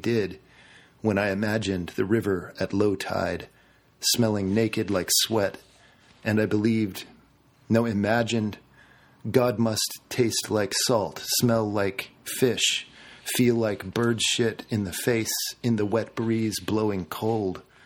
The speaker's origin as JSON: {"language": "English", "town": "Big Sur", "region": "California", "country": "United States", "tie": "born or raised there", "said": "I'm from California, and so the landscape of Gloucester and the Atlantic seaboard sort of shifts in my mind to what I remember and what I recall instinctively from my childhood growing up at Big Sur."}